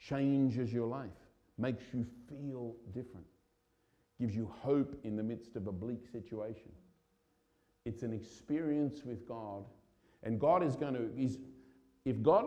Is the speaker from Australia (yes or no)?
yes; Australia; now in United Kingdom; I remember as an Australian thinking, what the heck is that? Where's SW7?